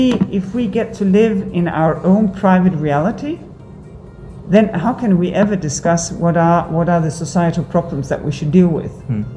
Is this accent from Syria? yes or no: no; Denmark; English is a second language; For instance, in my home country, Denmark, we have a quite robust public debate.